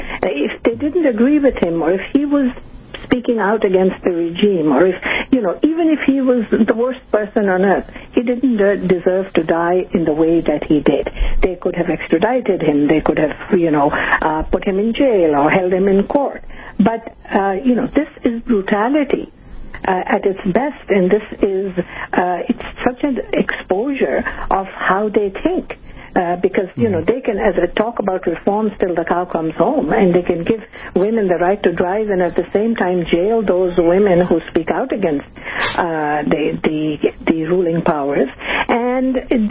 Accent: Canada; and I am a Canadian

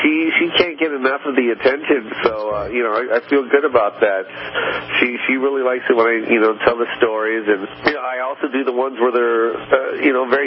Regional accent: Seattle, Washington, United States; I shot that in Seattle, Washington. That's my hometown. So my third special, I was like, I got to go home with this one. You know, I want to see my friends. I want to represent Seattle where I grew up

